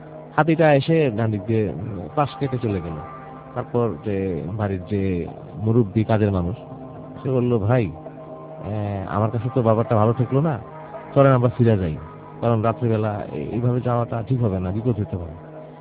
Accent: Chittagong Division, Bangladesh; ঘটনাটা আমাদের কুমিল্লা জেলার আমার আব্বার স্কুল লাইফের ঘটনাটা। একটি ঘটনাটা হচ্ছে আমাদের গ্রামেরই এক ছেলে পাশের একটি গ্রামে বিয়ে করেছিল।

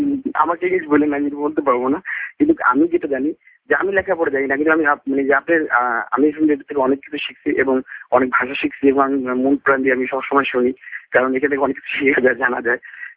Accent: Rajbari, Dhaka Division, Bangladesh; আমার home district হচ্ছে আমাদের জন্য হচ্ছে ঢাকা, আমার বাড়ি হচ্ছে রাজবাড়ি

